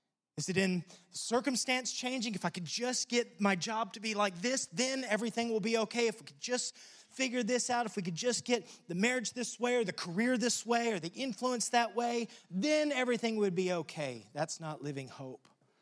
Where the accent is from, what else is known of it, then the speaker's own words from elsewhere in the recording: Texas, United States; I grew up in Texas. And because of that, I was indoctrinated as a Dallas Cowboys fan.